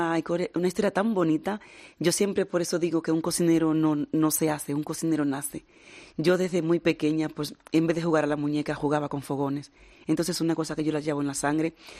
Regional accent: Dominican Republic; la Escuela Serranía ya está en mi pueblo, es una escuela en la cual yo voy a empezar a colaborar para formar a mujeres sin recursos de la República Dominicana, de todo el país.

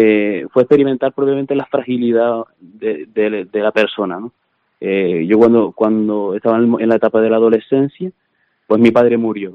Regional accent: Los Realejos, Canary Islands, Spain; tengo 23 años, soy natural de Los Realejos, del pueblo de Los Realejos, así que soy paisano de Don Francisco

